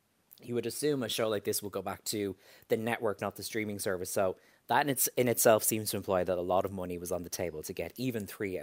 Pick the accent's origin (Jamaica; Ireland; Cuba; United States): Ireland